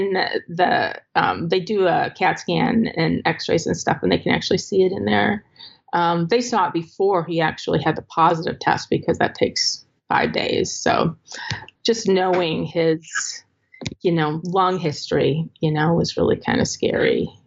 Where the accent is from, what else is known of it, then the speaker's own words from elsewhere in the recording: Chicago, Illinois, United States; I grew up in the Chicago area and my husband grew up in New York.